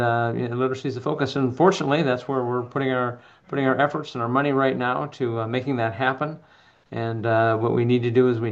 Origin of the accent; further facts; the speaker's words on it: Sioux Falls, South Dakota, United States; Born and raised in Sioux Falls by a school librarian, a mother, and a math teacher father who had joined the teaching ranks after serving in World War II.